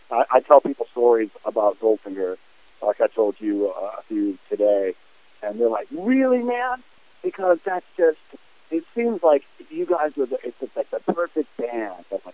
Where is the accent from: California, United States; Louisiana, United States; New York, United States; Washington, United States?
New York, United States; But all along, I'm from the East Coast. I'm from New York, right?